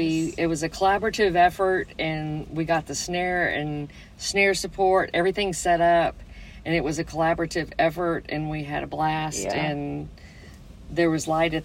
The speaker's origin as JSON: {"language": "English", "region": "Arkansas", "country": "United States", "said": "Well, we're from Arkansas."}